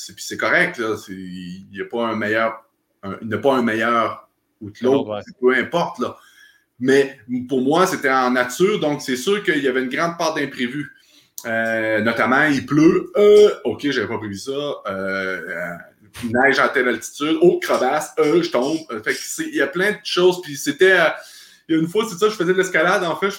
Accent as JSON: {"language": "French", "town": "Saint-Antonin", "region": "Quebec", "country": "Canada", "tie": "born or raised there", "said": "Moi, je viens de Rivière-du-Loup, mon village natal, Saint-Antonin, petit village associé à juste à côté de Rivière-du-Loup."}